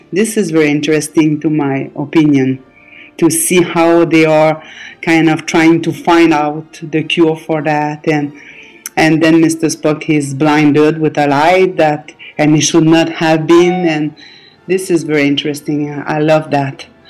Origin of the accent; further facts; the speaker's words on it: Notre-Dame-des-Prairies, Quebec, Canada; I am from Notre-Dame-des-Prairies. It's in Quebec. It's about an hour from Montreal. And I am living in a large house